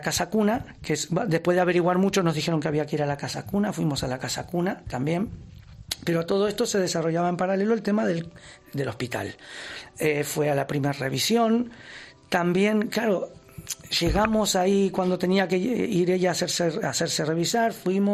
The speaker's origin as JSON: {"language": "Spanish", "country": "Argentina", "lives_now": "Spain", "said": "Argentino."}